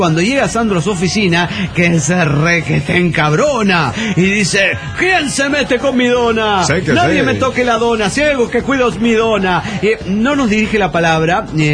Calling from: Mexico City, Mexico; del DF mexicano.

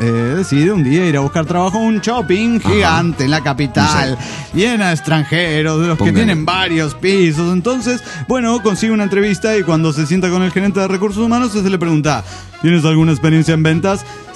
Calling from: Axochiapan, Morelos, Mexico; de Axochapa, Morelos, México.

